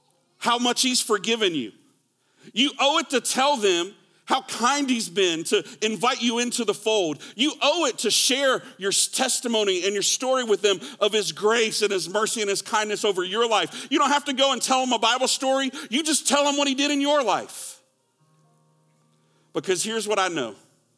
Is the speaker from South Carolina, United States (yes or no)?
yes; Clover, South Carolina, United States; if I were to go back to my hometown and people, this little old boy from Podunk, Clover, South Carolina, there are people who would not believe what God's done in my life